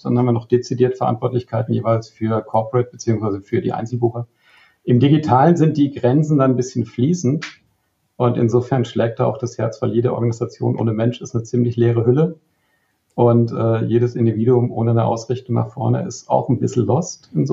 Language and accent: German; Hesse, Germany; also born or lived in Bavaria / Ruhr; geboren in Bayern, aufgewachsen in Hessen, teilsozialisiert im Ruhrpott und jetzt im Badischen.